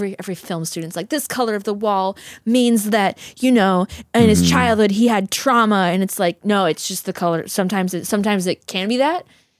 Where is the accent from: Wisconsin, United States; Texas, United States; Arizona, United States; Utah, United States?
Wisconsin, United States; I'm from Wisconsin.